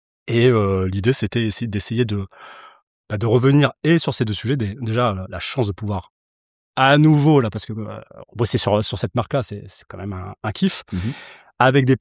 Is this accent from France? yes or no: yes; Limoges, Nouvelle-Aquitaine, France; je venais de Limoges, quoi.